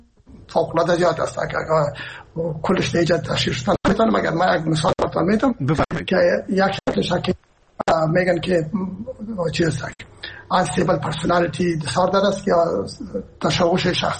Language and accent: Persian; Herat, Afghanistan; ما که هستم از هرات هستم و پدر مادر من هرات هستن